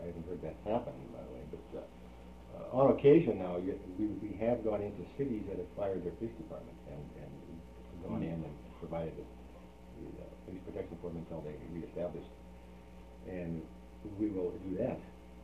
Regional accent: Anchorage, Alaska, United States; I'm also from Spinard, by the way.

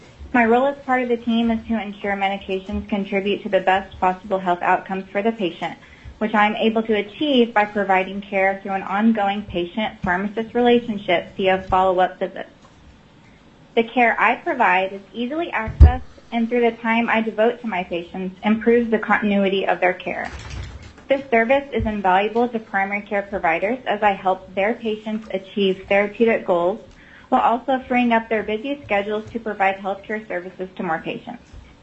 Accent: Anchorage, Alaska, United States; I am from Anchorage.

